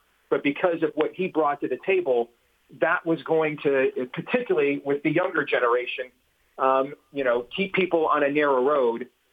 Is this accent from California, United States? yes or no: no; Iowa, United States; I could see a Democratic governor winning my home state of Iowa next year